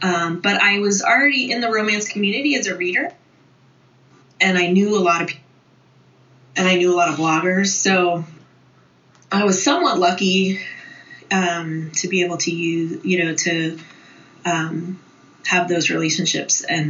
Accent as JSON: {"language": "English", "region": "New Jersey", "country": "United States", "tie": "born or raised there", "moved": "as an adult", "said": "So I grew up in New Jersey. Then moved to California when I was in my early 20s"}